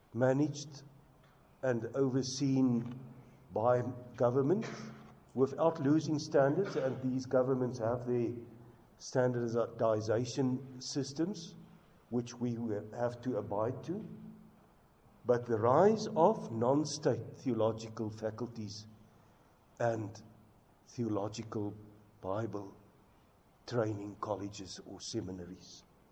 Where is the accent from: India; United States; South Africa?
South Africa; first language Afrikaans; English is a second language; And I want to say, in my mother tongue, baie dankie.